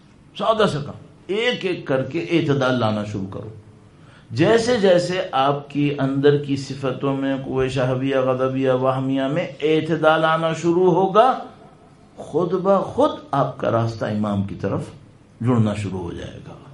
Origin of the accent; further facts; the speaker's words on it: Karachi, Sindh, Pakistan; moved away as an adult; مجھے یاد ہے جب میں بچپن میں رہتا تھا اور شیعہ آبادی میں ہی رہتا تھا کراچی میں, وہاں ہمیں دعائے سلامتی امام نہیں آتی تھی. جب میں ایران پہنچا ہوں 18 سال کی عمر میں